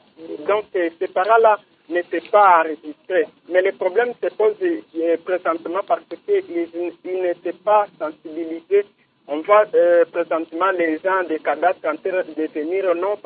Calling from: Kindu, Maniema, DR Congo; Ici chez nous à Kindu, il arrive que certaines personnes aillent s'installer très loin dans la forêt là.

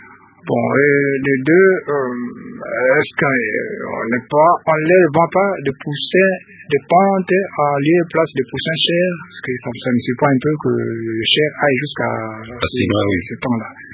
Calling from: Beni, North Kivu, DR Congo; Ici, chez nous, à l'Est

